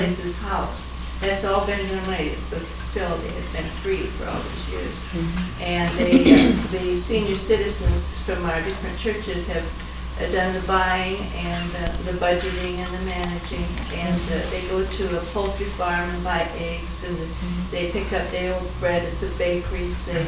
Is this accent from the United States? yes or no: yes; Chehalis, Washington, United States; I'm from Chehalis, Washington